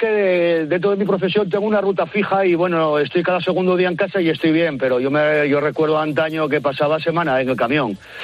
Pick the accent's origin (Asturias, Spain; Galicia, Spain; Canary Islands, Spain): Asturias, Spain; Quintueles; soy de un pueblecito al lado de Gijón, que se llama Quintueles, con Q.